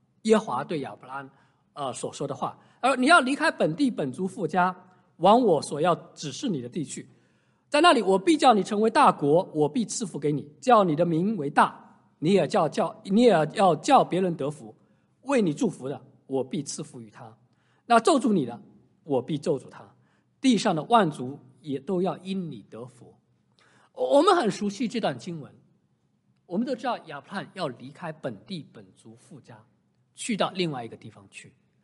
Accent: Shanghai, China; now in United States; 我小的时候在中国，我是从上海来的，老家是浙江哈，我从上海来到美国。

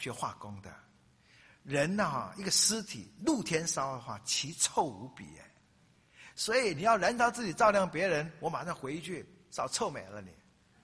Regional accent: Taiwan; 我在眷村长大了，

